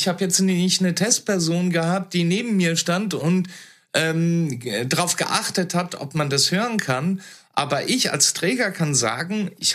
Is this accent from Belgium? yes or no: no; Italy; wo ich aufgewachsen bin in Italien.